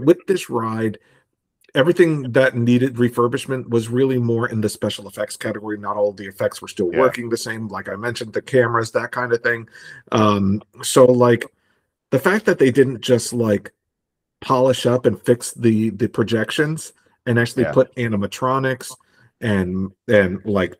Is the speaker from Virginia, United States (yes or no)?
yes; Virginia, United States; now in Michigan, United States; if you think about like growing up in Virginia, King's Dominion was always the roller coaster park, right?